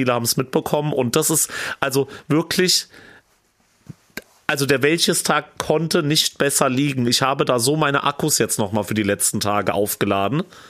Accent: Schotten, Hesse, Germany; ob ich nicht mal wieder in meiner Heimat in Schotten ins Freibad gehe

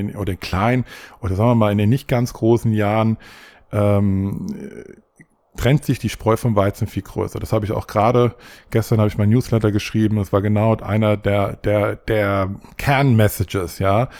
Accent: Frankfurt, Hesse, Germany; dementsprechend bin ich in Deutschland geboren. Ich bin in Frankfurt geboren. Ich bin eigentlich ein Frankfurter Bub, wenn man so will. Und genau, bin hier aufgewachsen, zur Schule gegangen

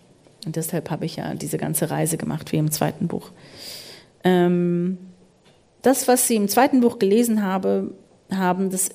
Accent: United States; German is a second language; Ich bin Amerikanerin.

